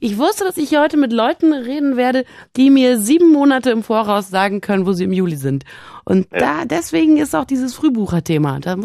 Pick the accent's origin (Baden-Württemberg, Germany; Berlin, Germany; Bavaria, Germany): Berlin, Germany; ich komme ja aus Berlin